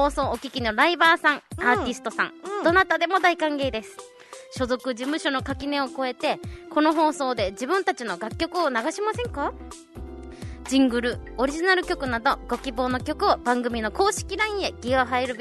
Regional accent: Fukuoka, Japan; 福岡県福岡市、生まれも育ちも生粋の博多っ子でございます。

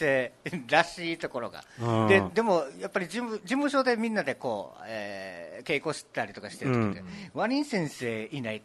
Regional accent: Okinawa, Japan; accent: Okinawan; 分かりやすく標準語なまりでうちななまりしてからの

